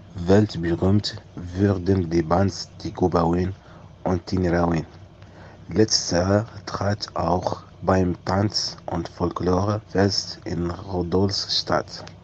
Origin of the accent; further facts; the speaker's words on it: Algeria; Ich komme aus Algerien. Ich bin 26 Jahre alt.